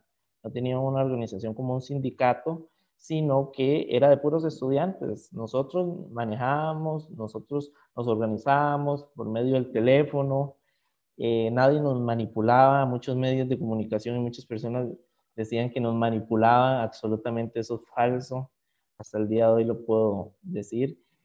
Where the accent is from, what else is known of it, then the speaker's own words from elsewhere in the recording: San Carlos, Alajuela, Costa Rica; Las manifestaciones comenzaron en la zona norte del país, en la zona de San Carlos, de donde yo soy